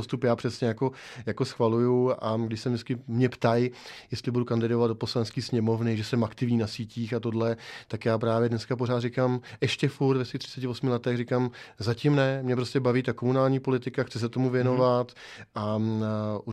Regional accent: Prague, Czechia; Já jsem narozený v Praze, odkojený Vltavou, jsem z relativně normální, dobrý rodiny, mám vysokoškolské vzdělání, jsem celkem jako zabezpečený

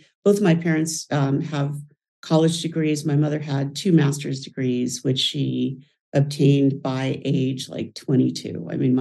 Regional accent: Los Angeles, California, United States; I am from Los Angeles, born and raised in Los Angeles, and I live here now.

